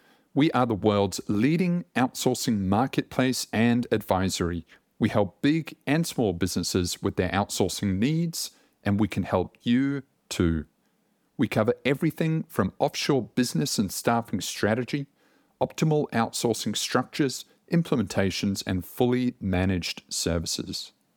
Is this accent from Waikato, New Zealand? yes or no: yes; Hamilton, Waikato, New Zealand; I actually grew up in New Zealand myself. I grew up in Hamilton from the ages of 3 until 18.